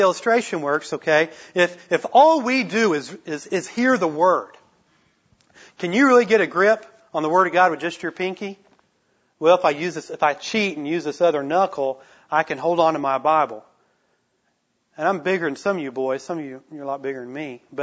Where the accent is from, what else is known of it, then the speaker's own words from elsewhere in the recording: Tulsa, Oklahoma, United States; I'm from, you know, I grew up in Tulsa, Oklahoma, and, you know, I just don't talk that way.